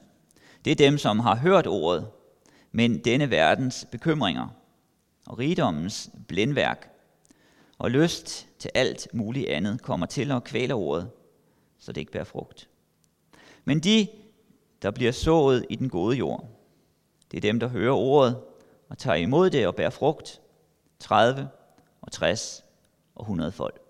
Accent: Copenhagen, Capital Region of Denmark, Denmark; Er jeg vokset op i København. Jeg er født på Amager. Jeg er døbt i Philipskirken. Og så flyttede mine forældre til Nordvest, da jeg var næsten 12 år. Og så er jeg konfirmeret i Emdrup Kirke.

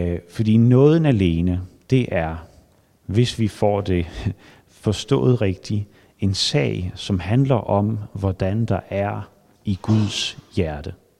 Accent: Hillerød, Capital Region of Denmark, Denmark; Jeg kommer fra Hillerød, hvor jeg bor sammen med min kone Amalie og vores tre børn.

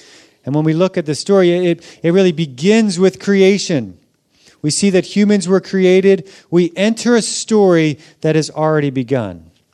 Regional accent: Philadelphia, Pennsylvania, United States; As a kid, I grew up in Philadelphia, so the East Coast of United States.

